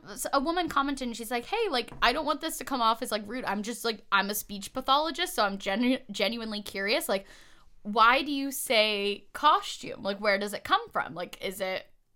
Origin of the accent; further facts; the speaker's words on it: California, United States; But, okay, so I had the New Yorker babysitter, and then, like, I grew up in Southern California, and, like, my mom kind of has a little bit of a Valley Girl thing.